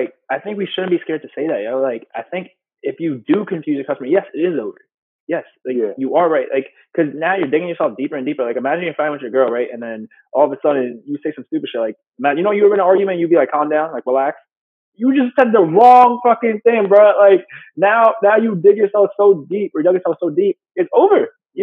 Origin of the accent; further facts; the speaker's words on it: New York, United States; Like, Yeah, like we're from New York, right?